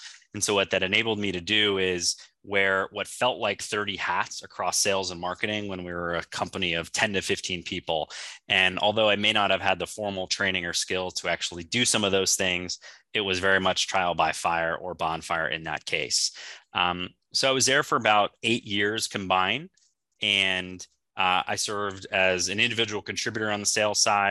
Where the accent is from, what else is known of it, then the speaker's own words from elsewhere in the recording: Palm Harbor, Florida, United States; So, yeah, I grew up in Palm Harbor, Florida. Grew up there my whole life, and right outside the Tampa Bay area